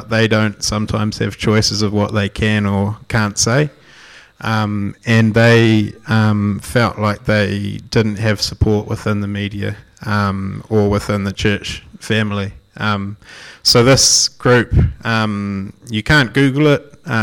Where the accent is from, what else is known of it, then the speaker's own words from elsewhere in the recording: Whanganui, Manawatū-Whanganui, New Zealand; I grew up in Whanganui, and I have two older brothers. I grew up on a little farm, like 10 k's out of town